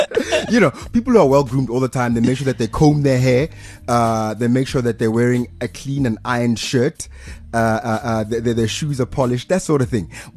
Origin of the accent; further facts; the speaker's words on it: Pretoria, Gauteng, South Africa; I grew up in Pretoria.